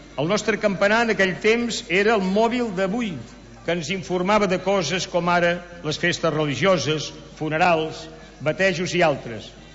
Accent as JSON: {"language": "Catalan", "town": "Sant Miquel de Campmajor", "region": "Catalonia", "country": "Spain", "tie": "born there", "said": "Resulta que el meu poble de naixement, Sant Miquel de Campmajor, ficat allà dalt entre muntanyes en el camí del Collell i d'Olot, amb totes les cases disseminades"}